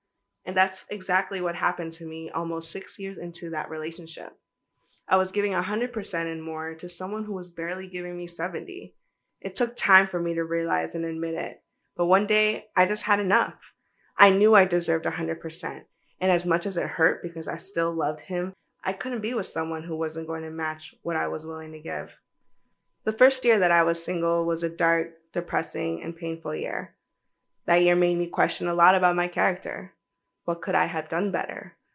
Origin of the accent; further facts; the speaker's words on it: Virginia, United States; first language Spanish; English is a second language; also born or lived in Cochabamba, Bolivia; now in Puerto Rico; I don't have an accent, but my first language will always be Spanish. I was born in Cochabamba, Bolivia, but my parents and I came to the States when I was a baby, 6 months to be exact. And since then, Northern Virginia has always been home.